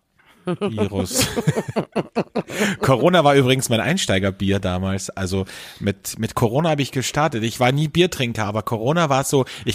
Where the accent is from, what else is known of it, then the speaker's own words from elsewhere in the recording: Austria; sagt man bei uns in Österreich.